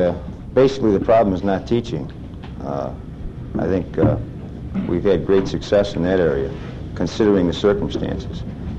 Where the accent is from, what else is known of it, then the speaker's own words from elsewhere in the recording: Cheektowaga, New York, United States; also born or lived in Attica; I was born in Attica, but I lived 20 years of my life in Cheektowaga, a suburb of Buffalo.